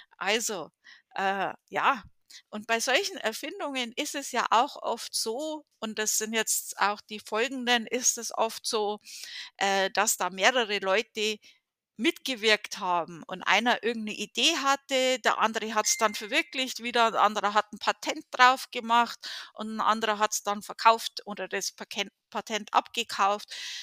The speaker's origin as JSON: {"language": "German", "region": "Bavaria", "country": "Germany", "said": "Aber ja, ich selber bin halt Deutsche, Bayer."}